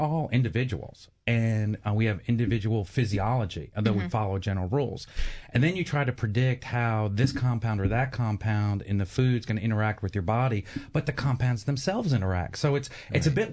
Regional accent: New York City, New York, United States; born there; also born or lived in South, United States; I was actually born in South Bronx, New York City.

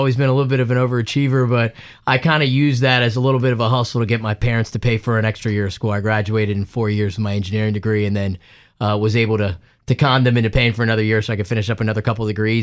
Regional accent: Blacksburg, Virginia, United States; accent: Virginia; also born or lived in India; now in Washington, United States; I was born in India, I grew up in the mountains of Southwest Virginia. I grew up in Blacksburg, Virginia.

